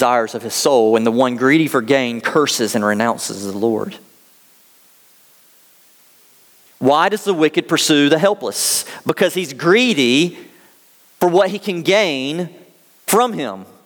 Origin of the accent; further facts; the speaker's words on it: United States; Now, when I'm hearing this as an American, I have no category for that kind of first statement from a neighbor.